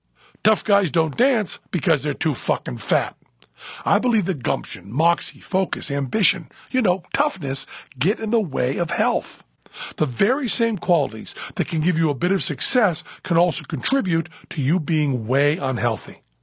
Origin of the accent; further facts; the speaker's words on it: New England, United States; I told him I was an atheist from New England.